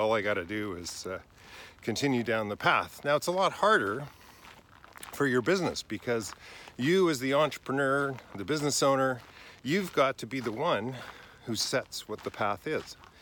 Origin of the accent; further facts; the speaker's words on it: Vancouver, British Columbia, Canada; Pacific Spirit Park in Vancouver, my hometown.